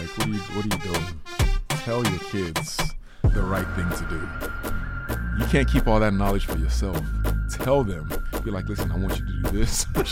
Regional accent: Nigeria; when I was a kid, mm-hmm. like growing up in Nigeria, we grew up around, like, my father was well off, right?

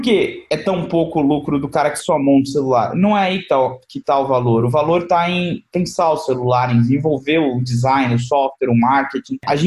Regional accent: Brazil; isso me preocupa muito como brasileiro e como economista.

